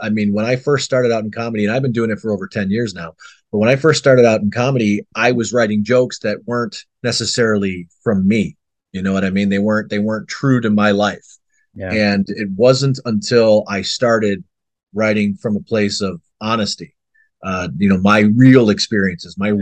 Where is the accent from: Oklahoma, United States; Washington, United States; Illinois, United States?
Illinois, United States; Chicago; But so we came back through my hometown of Chicago, and we got an opportunity to just film it